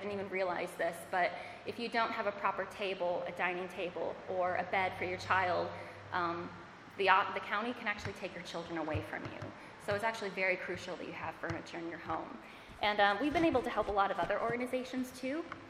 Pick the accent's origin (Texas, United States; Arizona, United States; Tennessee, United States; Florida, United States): Florida, United States; I'm from Florida, so I absolutely hate the cold.